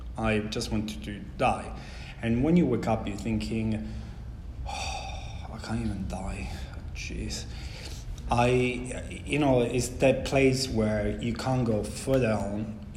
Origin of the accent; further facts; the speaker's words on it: Italy; English is a second language; I'm originally from Italy. I'm from a very beautiful little town, the Adriatic coast.